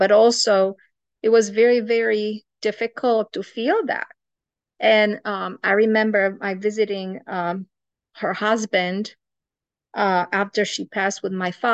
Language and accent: English; Romania; English is a second language; So I was born in Romania in Carpathian Mountains. And when I was little, the community that I was where I was born, they were very big on foods and meals.